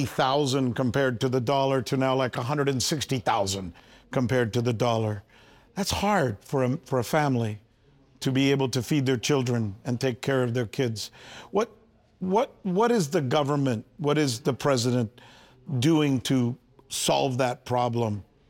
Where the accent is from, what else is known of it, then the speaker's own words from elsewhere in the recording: United States; now in Iran; Even though I'm American